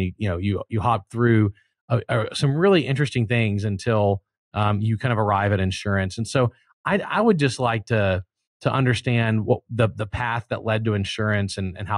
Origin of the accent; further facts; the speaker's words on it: Louisiana, United States; born there; I'm a Southern boy. I was born in Louisiana. Like, I was born in the heat. Boy, I was born for the heat.